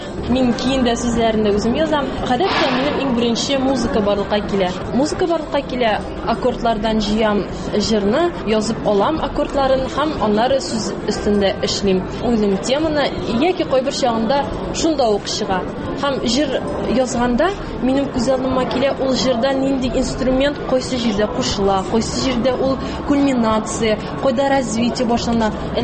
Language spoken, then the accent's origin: Tatar; Vareshbash, Tatarstan, Russia; Вәреш баш авылыннан.